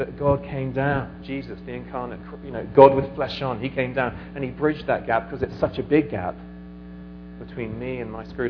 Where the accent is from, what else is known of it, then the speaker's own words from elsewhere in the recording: England, United Kingdom; I talked to you as an Englishman, you know, and our national pastime, isn't it, Steve?